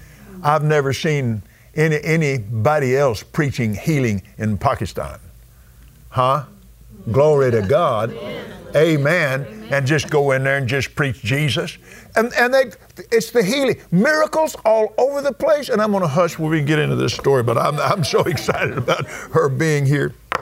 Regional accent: Lubbock, Texas, United States; born there; Oh, yeah, I was born in Lubbock, so we're just next door.

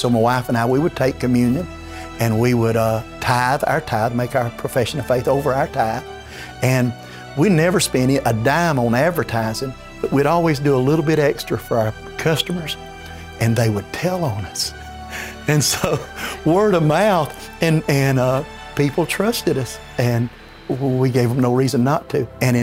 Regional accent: Enterprise, Alabama, United States; I'm from Enterprise, Alabama.

